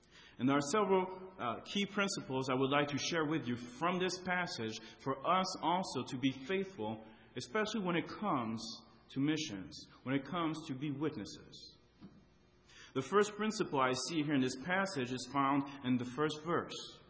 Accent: France; When I was growing up in France, I often played soccer with the kids in the neighborhood.

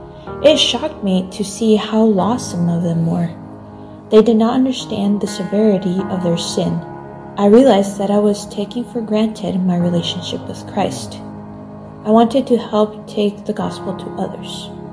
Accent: Argentina; I am a missionary kid born and raised in Argentina.

